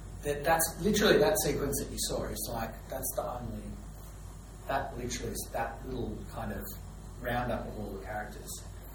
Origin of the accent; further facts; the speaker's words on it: Sydney, New South Wales, Australia; I grew up in Western Sydney